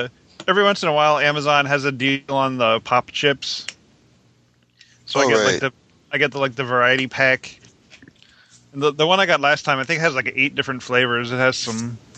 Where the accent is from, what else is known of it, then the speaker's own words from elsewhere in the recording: Canada; When I grew up in Canada, and in Canada they always had different types of chips.